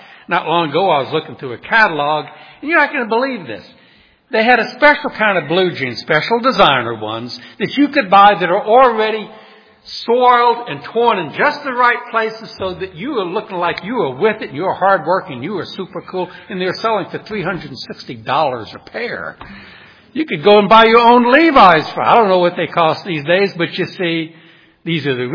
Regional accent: New Orleans, Louisiana, United States; When I grew up back in New Orleans, we had a man on our street, and it was just a typical, I guess, middle class, maybe lower middle class street.

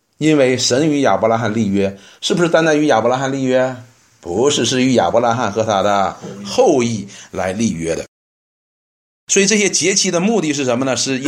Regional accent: China; 我们到什么时候才想起来我们是中国人？过春节的时候

